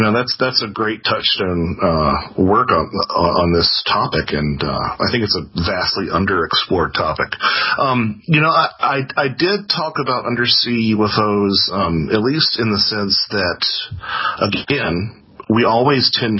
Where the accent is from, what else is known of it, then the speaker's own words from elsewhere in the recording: Lake Norman, North Carolina, United States; I grew up on Lake Norman in North Carolina, and it's a man-made lake